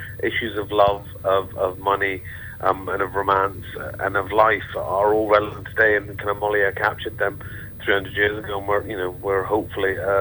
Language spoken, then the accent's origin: English; Glasgow, Scotland, United Kingdom; I grew up with in Glasgow, the same.